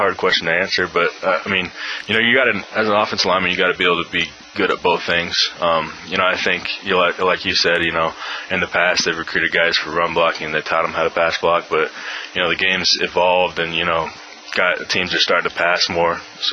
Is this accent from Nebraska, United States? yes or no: yes; Nebraska, United States; I grew up in Nebraska, though, too, so, you know, I understand it from a fan perspective, too.